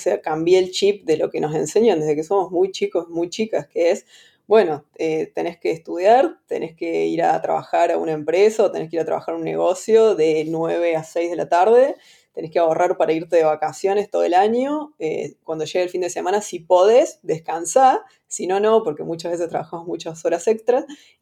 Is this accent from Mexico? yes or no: no; Córdoba, Argentina; moved away as an adult; now in Buenos Aires, Argentina; soy de Córdoba, centro de Argentina. Cuando tenía 24 o 25, por ahí me fui a ir a Buenos Aires.